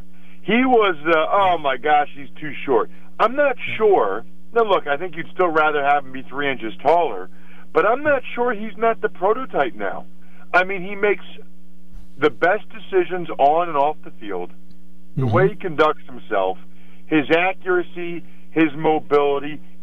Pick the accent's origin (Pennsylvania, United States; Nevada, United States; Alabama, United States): Pennsylvania, United States; Reading; he would often have me talk to him because I'm from Reading